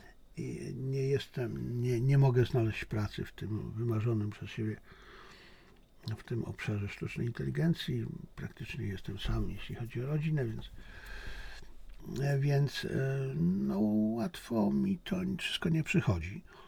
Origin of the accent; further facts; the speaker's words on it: Silesian Voivodeship, Poland; Bo pewnie dlatego, że jestem Ślązakiem.